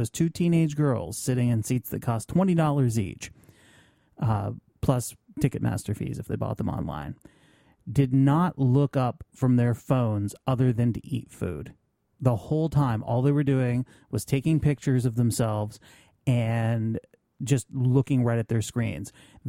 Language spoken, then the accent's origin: English; Northeast, United States; I grew up in the Northeast, so if it's cold, I sleep very easily.